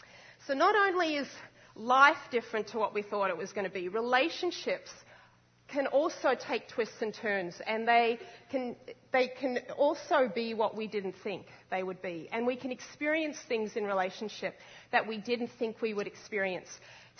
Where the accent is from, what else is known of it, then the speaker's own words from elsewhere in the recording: Australia; And 24 years ago, I grew up in Australia